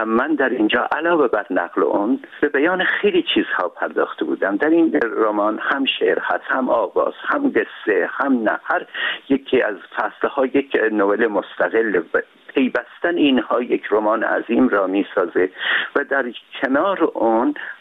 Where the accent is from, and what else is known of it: Urmia, West Azerbaijan, Iran